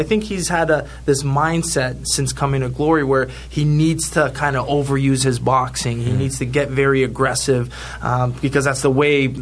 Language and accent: English; Canada; it's as a Canadian fan and a friend of Simon Marcus, it kind of hurt to see